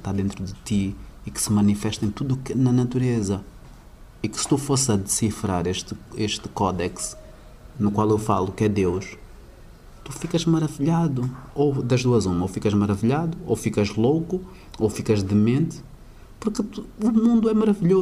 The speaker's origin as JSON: {"language": "Portuguese", "country": "Angola", "said": "como angolanos, como africanos que somos"}